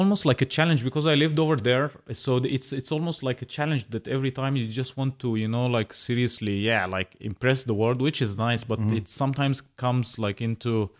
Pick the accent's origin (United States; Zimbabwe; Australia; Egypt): Egypt; Cairo, Cairo Governorate; English is a second language; I'm coming from Egypt, Cairo. Cairo is just crazy, you know.